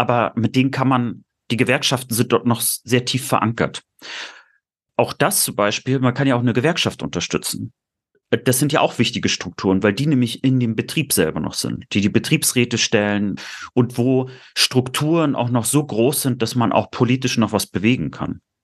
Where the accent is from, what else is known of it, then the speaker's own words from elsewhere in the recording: Rostock, Mecklenburg-Vorpommern, Germany; Ja, also ich brenne ja auch immer noch für meine Heimat. Ich nenne mich häufiger auch Lokalpatriot.